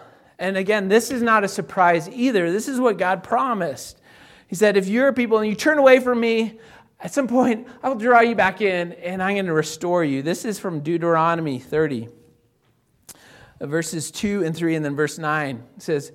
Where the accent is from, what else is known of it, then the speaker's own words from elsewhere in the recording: Greeley, Colorado, United States; they were telling me about this church in Loveland. I'm from Greeley